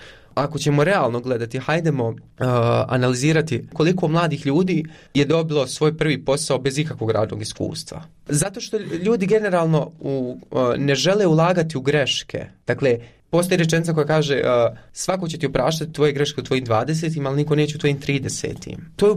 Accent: Konjic, Federation of Bosnia and Herzegovina, Bosnia & Herzegovina; also born or lived in Eisenach, Germany; Ja sam rođen u Njemačkoj, u Eisenachu, 97. godine. Moji roditelji su birali, dakle, Konjic kada su htjeli da se vrate u Bosnu i Hercegovinu, 99. godine. I odrastao sam u Konjicu, nisam iz Sarajeva

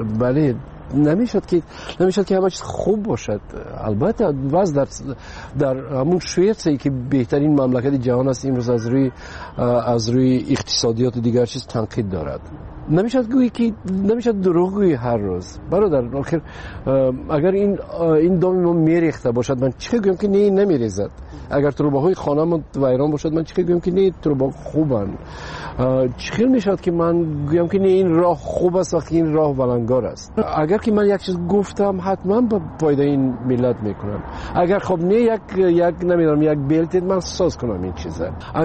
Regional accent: Tajikistan; وطنم خب پیش از همه تاجیکستان وطن است. بله، این خانه ای من است و مادرم اینجاست، فرزندام اینجاست.

